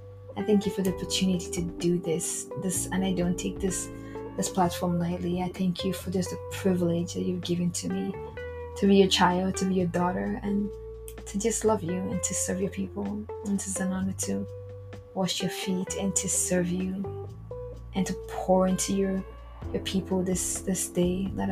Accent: Warri, Delta, Nigeria; I'm from Imo State, where I grew up in Delta State, Warri, Nigeria, Delta State.

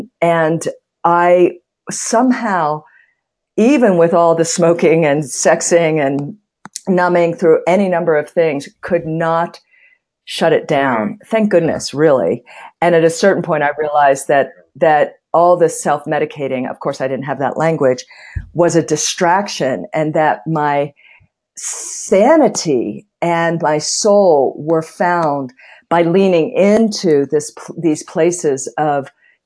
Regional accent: Pittsburgh, Pennsylvania, United States; My father was born in Russia, raised in Mexico. I grew up in Pittsburgh.

